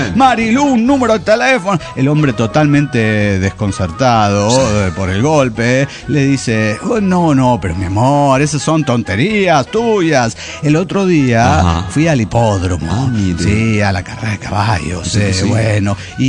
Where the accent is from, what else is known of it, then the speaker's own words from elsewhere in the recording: El Paso, Texas, United States; del Paso, Texas.